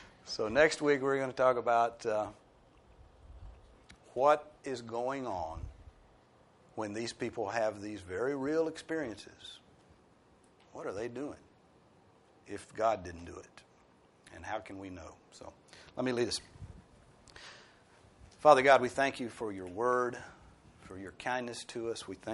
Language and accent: English; the South, United States; accent: Southern; I speak Southern every week, but it's my native tongue, so that doesn't count.